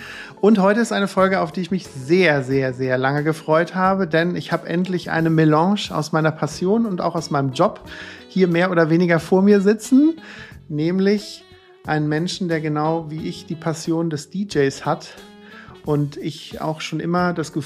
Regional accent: Cologne, North Rhine-Westphalia, Germany; bei uns in Köln sagt man ja Bütchen

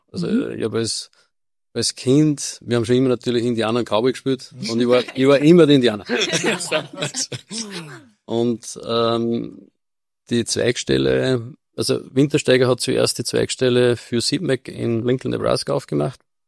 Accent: Upper Austria, Austria; accent: Innviertel dialect; now in United States; Also ich habe meinen Innviertler Dialekt nicht vergessen. Also war mir wichtig, dass ich den beibehalten habe.

